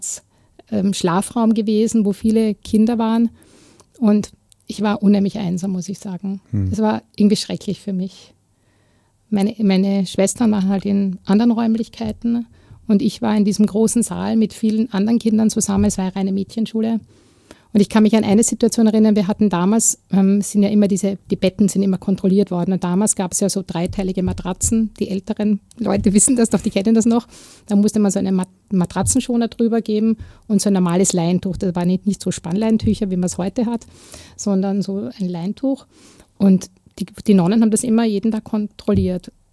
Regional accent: Vienna, Austria; ich bin ja in Wien aufgewachsen, im Randbezirk, im 19. Bezirk. Meine Familie kommt eigentlich aus Klosterneuburg.

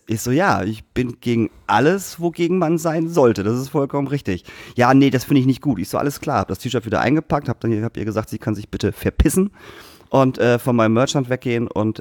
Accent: Lingen, Lower Saxony, Germany; dass selbst in Lingen, meiner Heimatstadt, gestern eine Demo

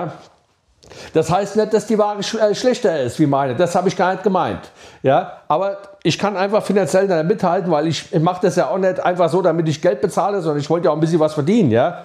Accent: Pohl-Göns, Hesse, Germany; da, wo ich herkomme, ja, hier in Hessen, ja, Paul Gönz komme ich her

